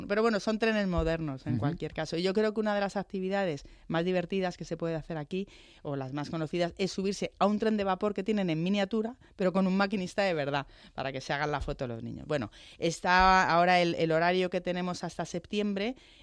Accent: Madrid, Community of Madrid, Spain; los que somos de Madrid.

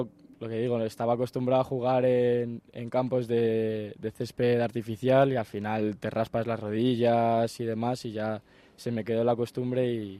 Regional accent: Madrid, Community of Madrid, Spain; born there; yo nací en Madrid.

